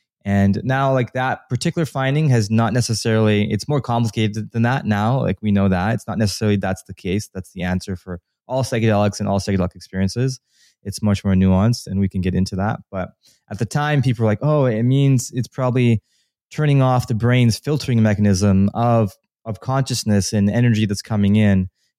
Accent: Canada; And I'm Canadian.

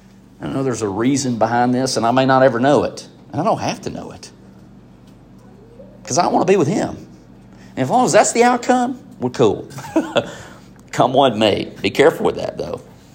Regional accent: Alabama, United States; I have to factor in that I'm from North Alabama, that I grew up Church of Christ, that I went to the local county school

